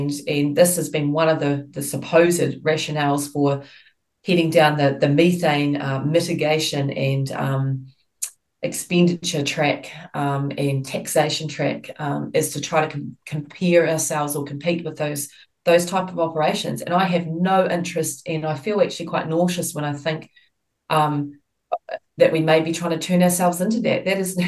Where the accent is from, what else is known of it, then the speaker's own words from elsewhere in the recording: New Zealand; all those normal things that you stand and wait as a Kiwi.